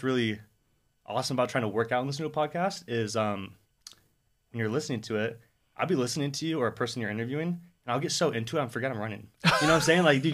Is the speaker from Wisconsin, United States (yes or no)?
no; California, United States; now in San Francisco, United States; So I'm from the Bay Area.